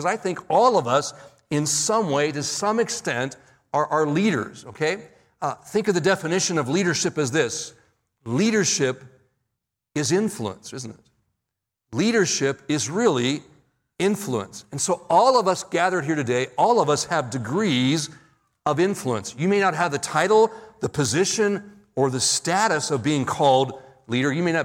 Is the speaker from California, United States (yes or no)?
yes; San Bernardino, California, United States; to talk about high school days, to talk about growing up in San Bernardino, and to say hi from my sister.